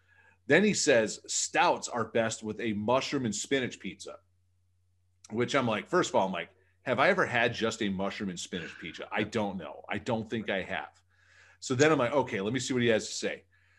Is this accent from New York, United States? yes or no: no; Michigan, United States; I grew up in Michigan. I pay attention to what's going on in Michigan.